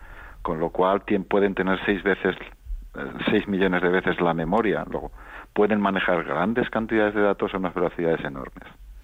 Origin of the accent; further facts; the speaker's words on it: Aragon, Spain; mi tierra, que es Aragón